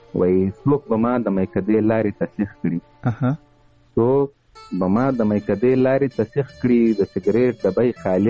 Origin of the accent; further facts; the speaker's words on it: Kandahar, Afghanistan; accent: Kandahari; چونکې زموږ کندهاري لهجه ده،